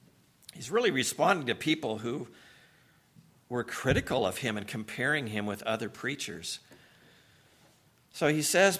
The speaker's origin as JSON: {"language": "English", "town": "Seattle", "region": "Washington", "country": "United States", "tie": "born or raised there", "said": "an awkward, hedonistic, secularized teenager growing up in Seattle."}